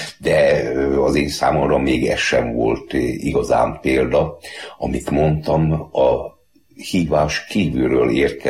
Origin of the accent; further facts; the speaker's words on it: Budapest, Hungary; born there; 1948-ban születtem Budapesten. Édesapám erdélyi ember, később aztán a sorsomat ez eléggé meghatározta.